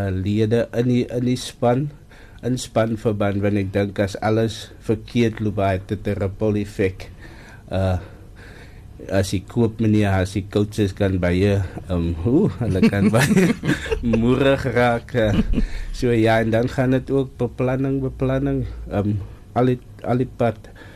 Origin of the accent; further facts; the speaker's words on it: Wellington, Western Cape, South Africa; ja, van Wellington, groot geword, op die plaas Heksberg, daar al die pad uit Wellington